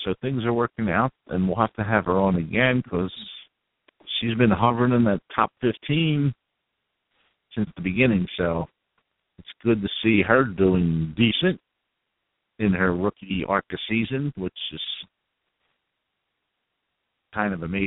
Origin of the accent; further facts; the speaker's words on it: Turnersville, New Jersey, United States; I'm from Turnersville, which is considered Washington Township, southern New Jersey